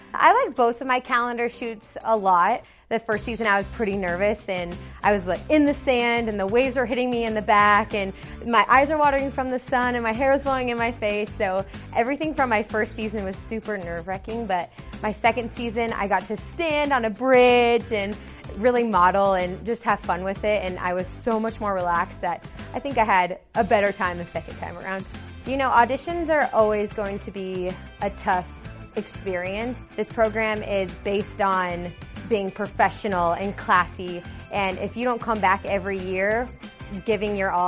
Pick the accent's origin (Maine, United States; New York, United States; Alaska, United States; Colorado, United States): Colorado, United States; Highlands Ranch; I'm from Highlands Ranch, Colorado